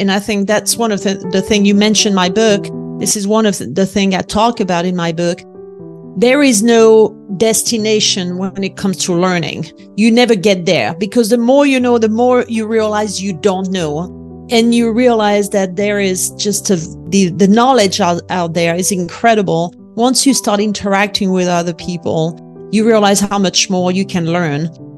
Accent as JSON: {"language": "English", "town": "Lyon", "region": "Auvergne-Rhône-Alpes", "country": "France", "tie": "born or raised there", "accent": "French", "second_language": "English", "said": "I was born and raised in France, as I'm sure your audience will pick up on my French accent very quickly. Oh. And I had a very easy, happy childhood living in the southeast of France, in Lyon"}